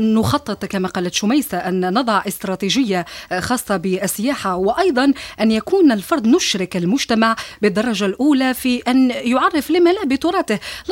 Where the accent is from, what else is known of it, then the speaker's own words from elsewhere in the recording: Algeria; تحسب يعني علينا نحن كجزائريين